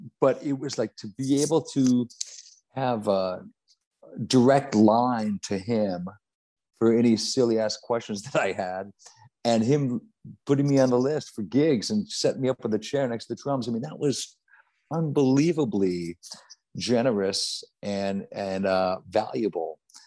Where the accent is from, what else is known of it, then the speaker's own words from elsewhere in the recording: California, United States; And I grew up in Orange County, and it would be a school night, right?